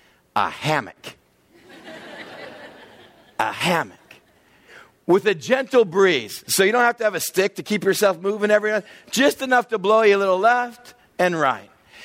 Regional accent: California, United States; as a Westerner, as an American, it is eerie to be in a large city where everything stops.

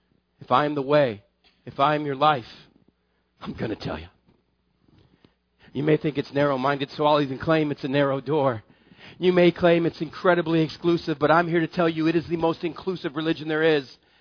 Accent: Arizona, United States; Well, I'm from Arizona. I kind of like the heat.

